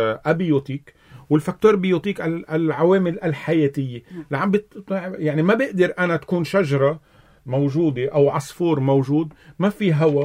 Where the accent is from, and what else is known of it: Lebanon